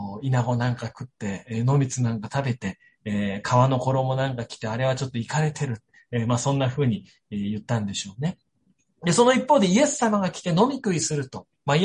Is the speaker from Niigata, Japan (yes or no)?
yes; Niigata, Japan; 僕は新潟の田舎の方で育ったんですけれども